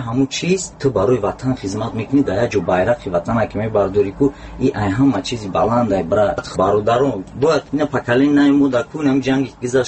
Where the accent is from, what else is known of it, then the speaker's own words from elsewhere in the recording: Tajikistan; ما تاجیکم